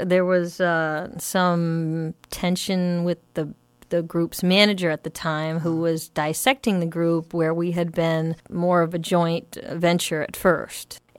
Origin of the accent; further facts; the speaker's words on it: Agawam, Massachusetts, United States; also born or lived in Springfield; I did. Well, I was born in Springfield, and when I was about 10, we moved to Agawam, where I'm happy to say I had a very happy childhood going to school there.